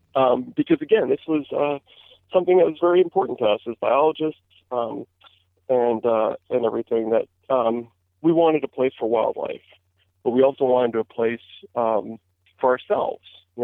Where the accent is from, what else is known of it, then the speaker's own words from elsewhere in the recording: Maryland, United States; Like I said, I grew up in Maryland, in the middle of, you know, eastern hardwood forest